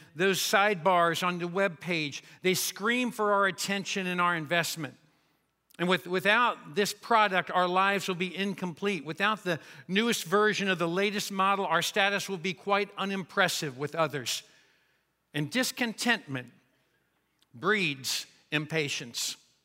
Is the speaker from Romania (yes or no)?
no; Kentucky, United States; Now, I am from Kentucky, and when they introduced me as being from Kentucky, I noticed that some of you looked to see if I was wearing shoes.